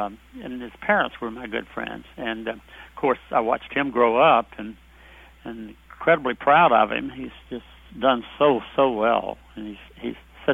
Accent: Alabama, United States; I said, "Well, I'm from Alabama."

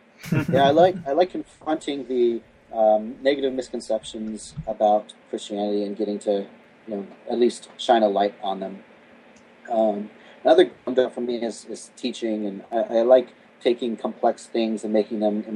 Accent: the South, United States; now in Bay Area, United States; You know, growing up in the South, it wasn't so much when you met someone, it's not do you go to church, it's where do you go to church.

